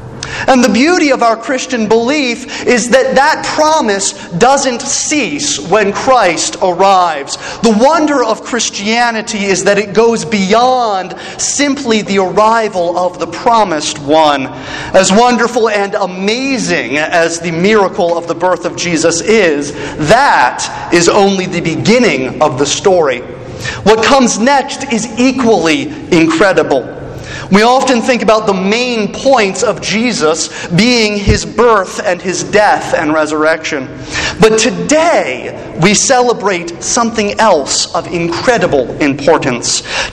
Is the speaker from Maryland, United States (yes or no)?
yes; Salisbury, Maryland, United States; were driving up to my hometown of Salisbury, Maryland, to watch me do that.